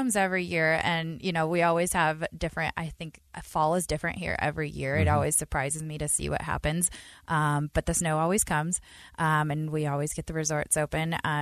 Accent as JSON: {"language": "English", "region": "Utah", "country": "United States", "said": "It's so common for people to get really excited as soon as they realize that we're here from Utah."}